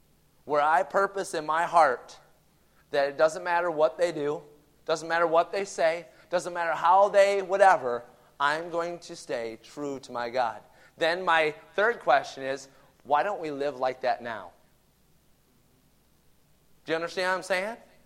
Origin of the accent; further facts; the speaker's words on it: Watertown, Wisconsin, United States; born there; I was born in Watertown, Wisconsin, which actually was where Hunter and Maddie were born